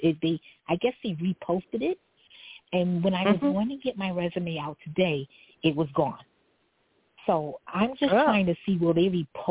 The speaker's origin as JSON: {"language": "English", "town": "Manhattan", "region": "New York", "country": "United States", "said": "I'm from Upper Manhattan."}